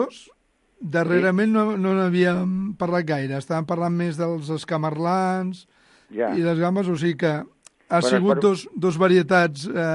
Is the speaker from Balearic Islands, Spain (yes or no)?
no; Barcelona, Catalonia, Spain; jo anava molt al mercat del meu barri de Barcelona.